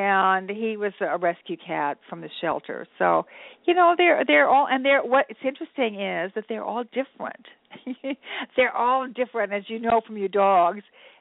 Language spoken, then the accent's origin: English; Germany; also born or lived in Latvia; now in United States; I was born in Latvia, and I grew up in displaced person camps in Germany after World War II. I came to America